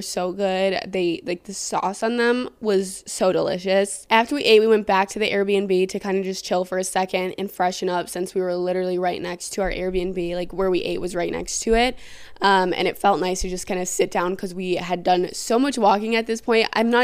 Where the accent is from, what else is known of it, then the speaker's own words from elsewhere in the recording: Wisconsin, United States; Like I'm from Wisconsin, I live in Wisconsin.